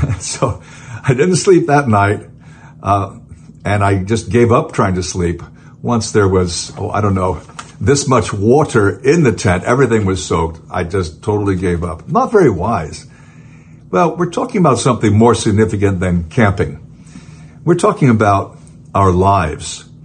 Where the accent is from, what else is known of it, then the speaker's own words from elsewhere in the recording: Florida, United States; now in North Carolina, United States; American state of North Carolina. It's not my home state, that's Florida